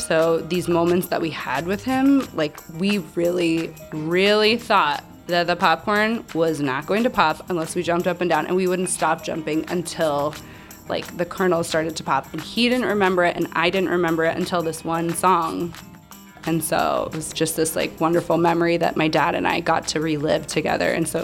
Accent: Iowa, United States; made me think of my childhood growing up in Iowa and snow days

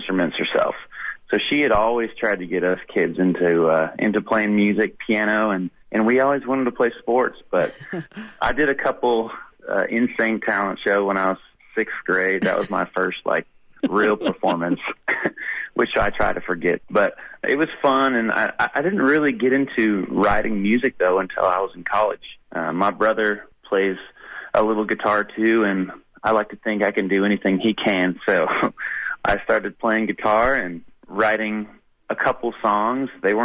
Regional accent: Oregon, United States; Yeah, well, I'm from Oregon. I grew up on a family farm out there.

